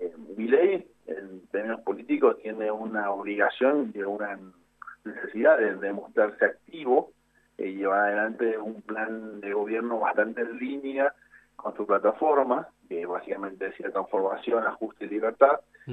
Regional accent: Argentina; a nosotros como argentinos

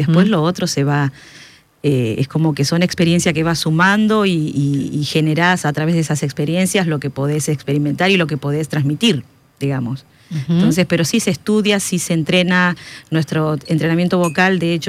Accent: Tres Arroyos, Buenos Aires Province, Argentina; now in Mendoza, Argentina; El otro día me decía mi familia, vos ya no sos de Tres Arroyos, no. Digo, la verdad que me siento más mendocina que un mendocino a veces

